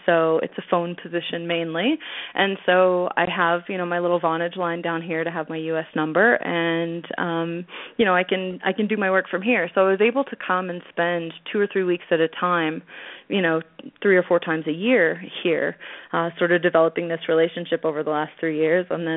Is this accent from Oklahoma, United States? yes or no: yes; Oklahoma, United States; Yes, I'm from Oklahoma, so yeah, barbecue is it's a religion. It's like football. So it's hard to find smoked meats here.